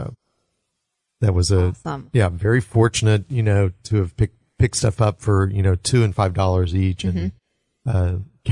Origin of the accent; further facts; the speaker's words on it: Snyder, United States; I grew up in Snyder